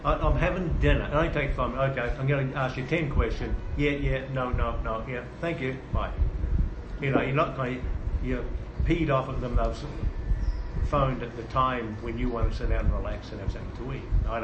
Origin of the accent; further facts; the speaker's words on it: New Zealand; also born or lived in Canada; But I remember back in Canada, you know, I'm from New Zealand originally.